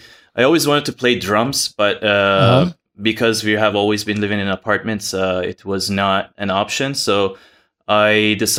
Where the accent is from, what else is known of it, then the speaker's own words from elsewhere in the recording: Iran; moved away as an adult; now in Canada; So I'm coming from Iran. So I immigrated to Canada 2004.